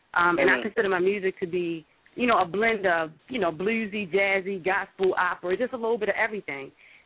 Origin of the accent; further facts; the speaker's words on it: Baltimore, Maryland, United States; I'm from Baltimore, and I'm a vocalist as well